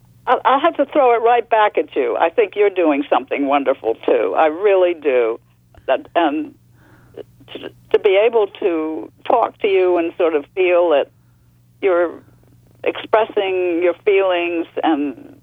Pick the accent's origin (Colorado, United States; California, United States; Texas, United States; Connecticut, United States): Connecticut, United States; New Haven; also born or lived in Boston, United States; I was born in Boston. My father was a Congregational minister. We had a church there. And then when I was 9, he was appointed to be chaplain at Yale University in New Haven.